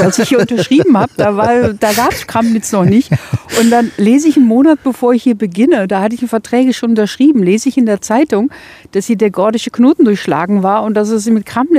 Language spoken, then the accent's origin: German; Bochum, North Rhine-Westphalia, Germany; aber ich komme Uni aus Bochum, ja?